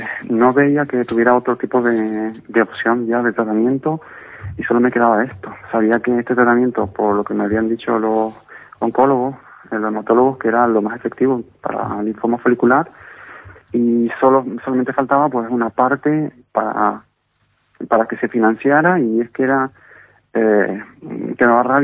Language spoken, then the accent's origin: Spanish; Canary Islands, Spain; Yo soy palmero de La Palma